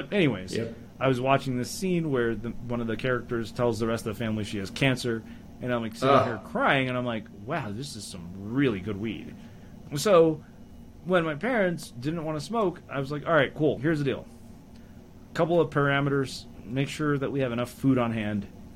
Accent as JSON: {"language": "English", "region": "South India", "country": "India", "said": "but I'm South Indian, so I can say that."}